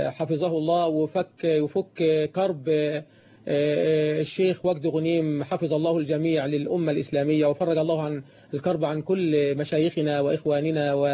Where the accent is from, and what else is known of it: Egypt